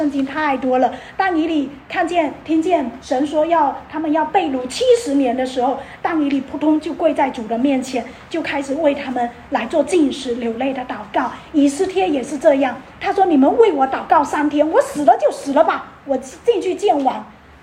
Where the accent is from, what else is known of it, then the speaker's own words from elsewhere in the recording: China; 我来自中国大陆